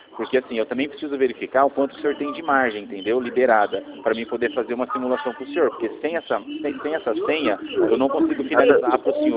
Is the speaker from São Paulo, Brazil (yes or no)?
yes; Rio Claro, São Paulo, Brazil; Eu sou de Rio Claro, senhor. Eu trabalho em Rio Claro